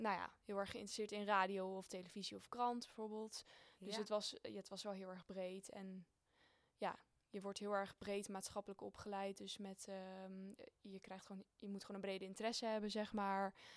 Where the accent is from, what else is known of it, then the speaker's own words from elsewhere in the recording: Groningen, Netherlands; 23 jaar en ik kom uit Groningen.